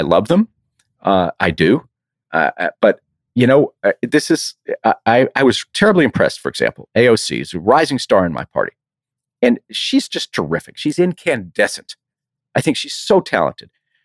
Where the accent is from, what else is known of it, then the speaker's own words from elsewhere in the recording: Texas, United States; So I have to say this as a Texan, you know, I'm a Texas Longhorn.